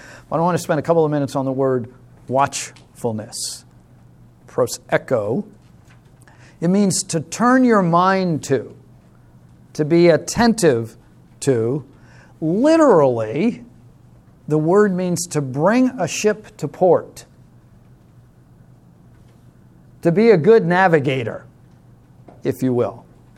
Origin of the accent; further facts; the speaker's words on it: New York, United States; I grew up on Long Island and in the water, so I know a little bit, but I'm not a ship captain by any means.